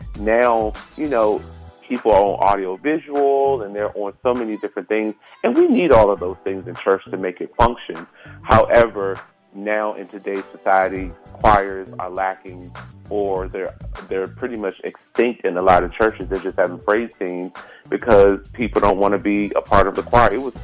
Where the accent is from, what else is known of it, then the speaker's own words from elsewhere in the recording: Washington, District of Columbia, United States; I'm from Washington, D.C.